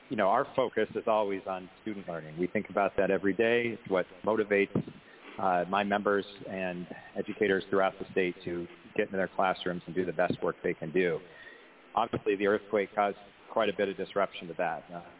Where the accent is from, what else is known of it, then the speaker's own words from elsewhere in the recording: Fairbanks, Alaska, United States; I'm a teacher from Fairbanks. Teach high school English.